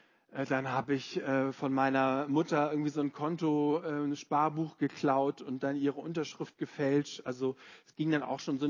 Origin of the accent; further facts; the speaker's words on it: Hamburg, Germany; Also ich komme aus Hamburg und bin da in einem Vorort aufgewachsen, es gehört noch zu Hamburg, den Namen Poppenbüttel. Gibt's wirklich und ich bin in Hummelsbüttel zur Schule gegangen.